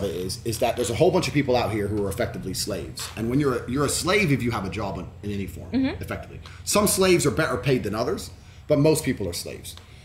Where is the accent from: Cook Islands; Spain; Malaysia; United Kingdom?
United Kingdom; Luton, East of England; growing up in Luton, especially all the Asian boys who were driving these fast cars